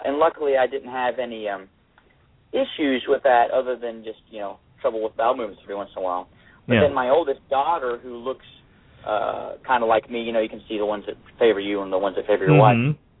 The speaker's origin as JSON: {"language": "English", "town": "Winston-Salem", "region": "North Carolina", "country": "United States", "tie": "born there", "said": "I was born in Winston-Salem, North Carolina. I'm the child of Greek immigrants, and went to Duke University undergrad"}